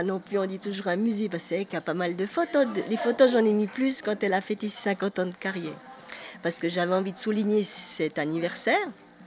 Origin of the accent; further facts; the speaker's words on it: Switzerland; d'avoir fait venir une artiste comme ça chez nous en Suisse